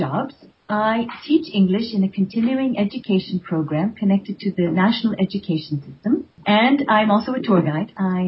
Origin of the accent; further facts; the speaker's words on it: United States; people being rude to me because I'm an American.